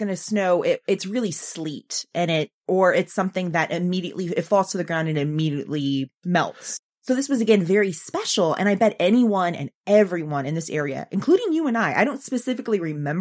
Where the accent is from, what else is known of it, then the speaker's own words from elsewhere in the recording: Alaska, United States; now in Texas, United States; I grew up in Alaska, so I know that 3.5 inches of snow is absolutely nothing.